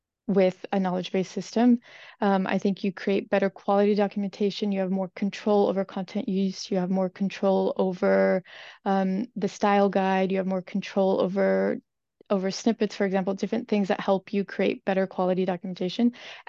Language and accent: English; United States; now in Paris, France; I'm an American, but I live in Paris, France. And so that kind of gives me an interesting edge, being a native English speaker